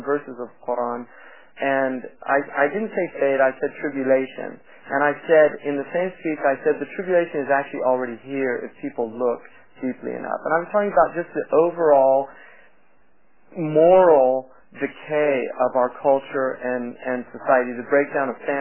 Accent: California, United States; But it's not because I'm progressive and from California.

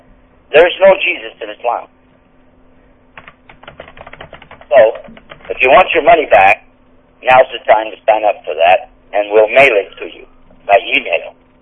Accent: Texas, United States; And by the way, I'm from Texas and very proud of it.

